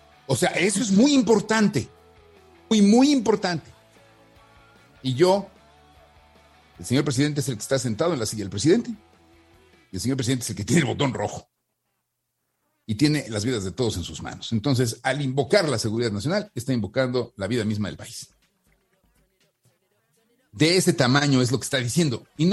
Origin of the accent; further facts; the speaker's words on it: Mexico; Yo soy un soldado mexicano sorteado con bola negra a las órdenes de mi general